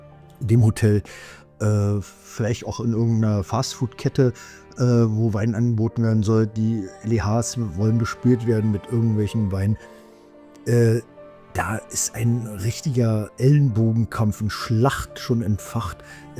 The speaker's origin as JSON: {"language": "German", "region": "Berlin", "country": "Germany", "said": "Also ich bin ja ein Berliner, der das Rheingauer Rieslingblut in der Seele hat"}